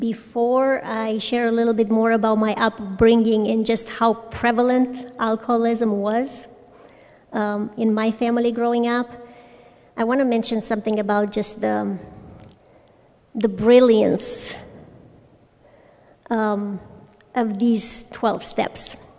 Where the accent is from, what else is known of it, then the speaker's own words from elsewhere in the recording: Romania; moved away as an adult; now in United States; I'm originally from Romania. I was born and raised, born and raised in a village, went to college in a city, and came to America after that with a Peace Corps volunteer that is from Birmingham, Alabama